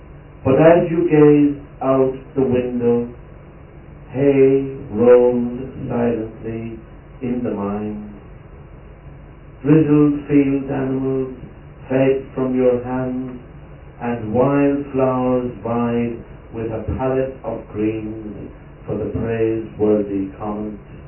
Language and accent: English; Youghal, Munster, Ireland; And as Paul said, I was born in Yall and walking through Yall yesterday. And the house actually where I grew up in is still there.